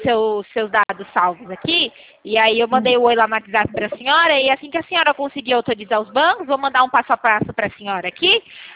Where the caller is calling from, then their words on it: Itu, São Paulo, Brazil; Eu falo da cidade de Itu, falo da empresa Poupacred, aqui no interior de São Paulo.